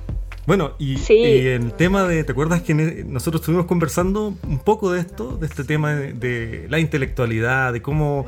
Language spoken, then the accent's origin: Spanish; La Serena, Coquimbo, Chile; yo también lo vi, yo soy de La Serena y también hay harta gente que escribe